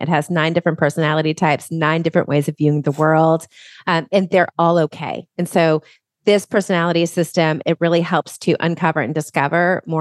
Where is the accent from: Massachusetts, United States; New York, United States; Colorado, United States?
Massachusetts, United States; Massachusetts.